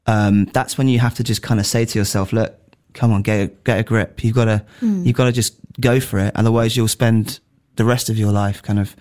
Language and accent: English; Hitchin, East of England, United Kingdom; I grew up just outside Hitchin, but I went to college in Hitchin, and that's where there's so much music there.